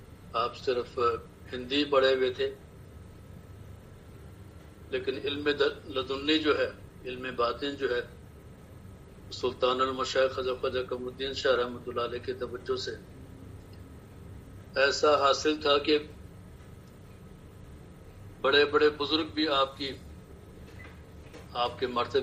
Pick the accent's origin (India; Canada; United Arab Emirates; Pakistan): Pakistan; Jhuddo, Sindh; also born or lived in Jamesabad; میری پیدائش بھی جڈو ہی کی ہے, میں نے پرائمری بھی میں نے جڈو سے پاس کی. اس کے بعد 1968 میں جب میں چھٹی کلاس میں تھا اس وقت پھر ہم لوگ جیمس آباد میں آ گئے.